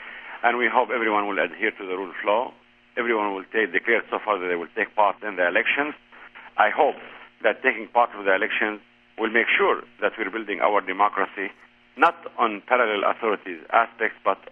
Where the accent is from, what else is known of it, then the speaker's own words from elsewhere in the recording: Jericho, West Bank, Palestine; I'm 50 years old now. I was 12 when the occupation came to my hometown, Jericho.